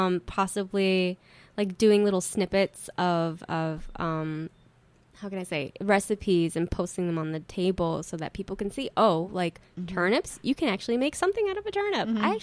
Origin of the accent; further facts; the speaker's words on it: Ecuador; I'm Ecuadorian. I am from Ecuador.